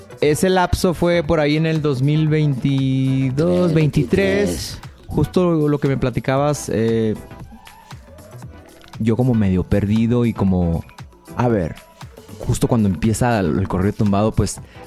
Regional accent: Hermosillo, Sonora, Mexico; Otro paisano sonorense. Y yo, pues yo soy de Hermosillo.

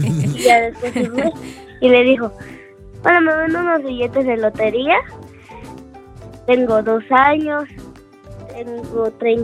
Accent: Mexico; De México.

